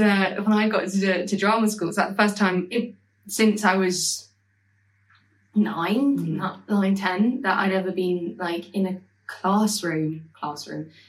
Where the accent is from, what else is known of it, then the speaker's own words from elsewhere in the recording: Stepney Green, London, United Kingdom; because I grew up in Stepney Green.